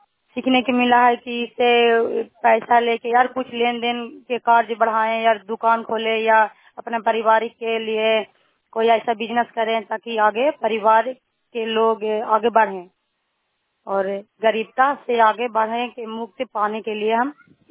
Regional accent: Lakshmi Bigha, Bihar, India; मैं लक्ष्मी बीघा की निवासी हूँ और प्रखंड नगर नौसा प्रखंड से की रहने वाली हूँ।

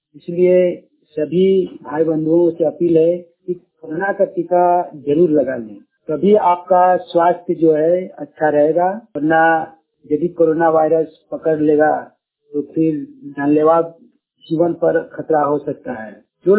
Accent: Bokaro, Jharkhand, India; ग्राम कस्मा चट्टी जिला बोकारो राज झारखंड का निवासी हूँ।

